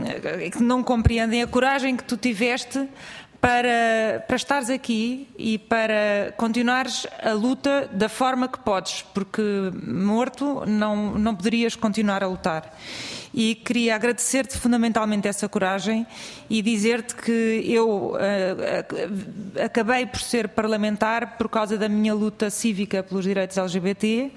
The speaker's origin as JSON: {"language": "Portuguese", "region": "Rio de Janeiro", "country": "Brazil", "tie": "born there", "said": "Eu queria dizer que eu nasci no Brasil. Sou portuguesa, mas nasci no Brasil, no Rio de Janeiro, onde vou sempre que posso."}